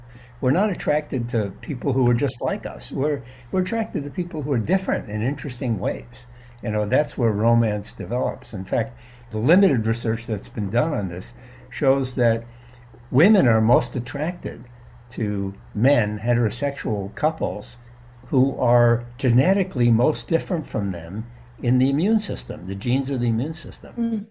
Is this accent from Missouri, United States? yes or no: no; New York City, New York, United States; I grew up in New York City. So for me, nature was, you take a subway to Central Park